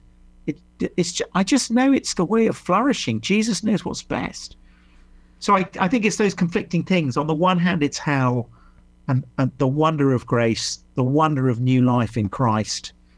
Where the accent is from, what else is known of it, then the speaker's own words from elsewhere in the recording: England, United Kingdom; really middle-class English arrogant thing to say, this is why in Hollywood the worst villains have my accent.